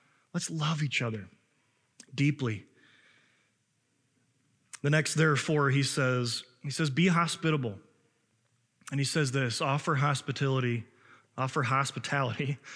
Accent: Chicago, Illinois, United States; now in Minnesota, United States; I know I'm from Illinois and I'm from Chicago, but man, I have become a Minnesotan, right?

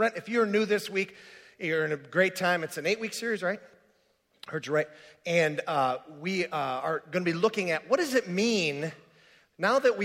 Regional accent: Minnesota, United States; remember, I'm from the Iron Range, we like things extremely simple. That's just the way we are.

